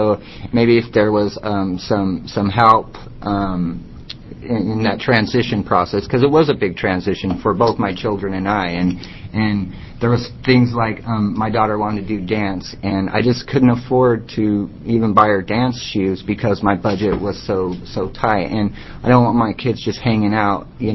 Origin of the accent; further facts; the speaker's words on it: Portland, Oregon, United States; I'm from Portland, Oregon